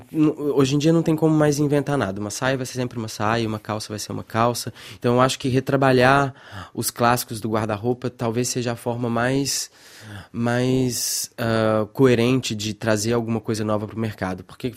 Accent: Belo Horizonte, Minas Gerais, Brazil; Eu sou de Belo Horizonte, por isso que tem muita renda, tem muita inspiração da moda mineira nas minhas coisas.

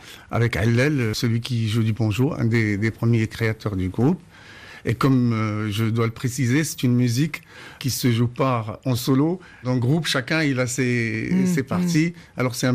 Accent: Casablanca, Casablanca-Settat, Morocco; Je suis de Casablanca et d'origine du sud, vers Zagora.

